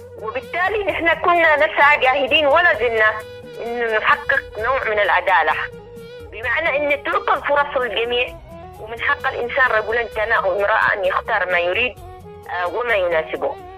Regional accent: Yemen; أنا مواطنة يمنية عادية

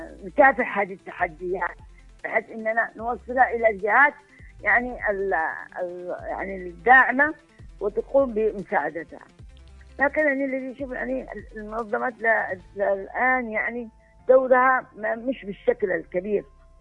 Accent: Yemen; بتقلل من البطاله الموجوده عندنا في اليمن

